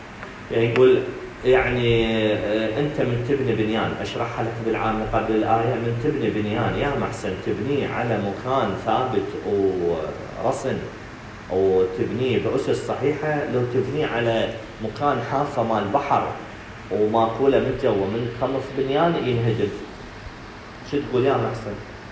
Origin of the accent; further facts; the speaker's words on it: Iraq; وهاي من النعم عندنا بالعراق